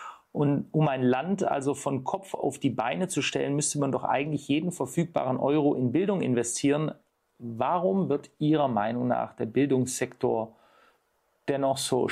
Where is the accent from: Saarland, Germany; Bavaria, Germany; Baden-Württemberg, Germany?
Baden-Württemberg, Germany; Stuttgart; Ich komme ja aus Stuttgart.